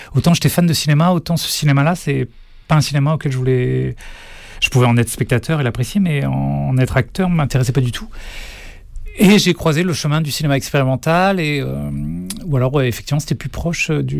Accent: Morlaix, Brittany, France; Je viens de Morlaix moi, c'est pour ça que tu dis ça.

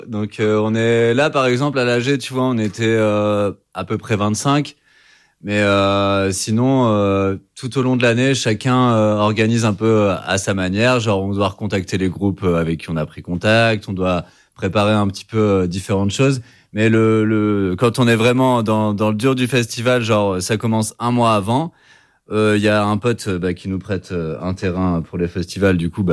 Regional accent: Auvergne-Rhône-Alpes, France; On est originaire d'Auvergne et on a commencé en faisant des free parties.

